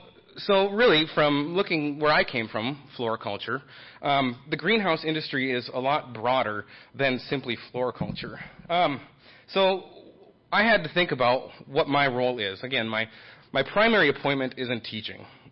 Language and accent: English; Minnesota, United States; So first, I'm going to start out with a little bit about myself. I'm from Minnesota. I love it.